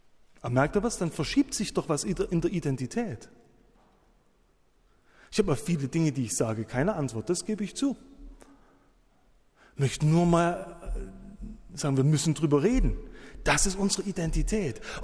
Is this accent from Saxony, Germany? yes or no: yes; Schneeberg, Saxony, Germany; Ich bin so im Zentralerzgebirge aufgewachsen, in Schneeberg.